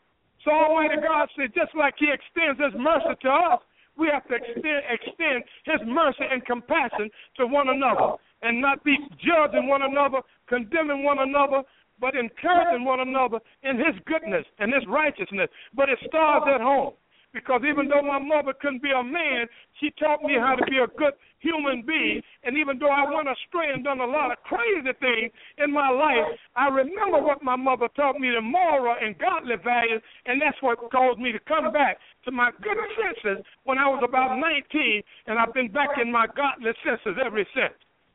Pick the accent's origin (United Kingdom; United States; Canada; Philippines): United States; the South; even though I was raised in the South as a Southern Baptist Christian.